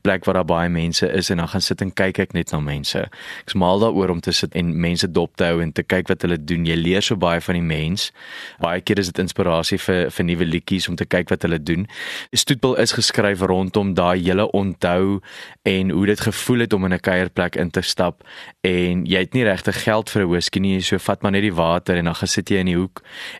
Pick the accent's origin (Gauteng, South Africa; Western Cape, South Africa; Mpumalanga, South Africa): Gauteng, South Africa; Pretoria; ek het, omdat ek in Pretoria groot geword het, was Hatfield Square was die plek waar ons uitgehang